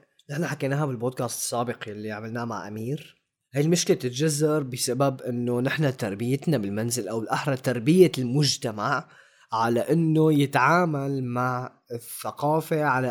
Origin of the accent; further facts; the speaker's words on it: Syria; moved away as an adult; now in Sudan; انا بعد ما طلعت من سوريا كنت بدرس اقتصاد، كنت بدرس بالمعهد العالي للفنون المسرحية.